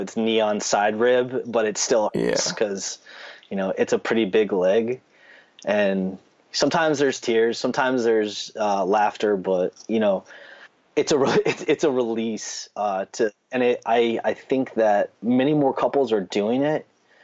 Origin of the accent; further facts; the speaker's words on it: New England, United States; We're both from New England, so we're very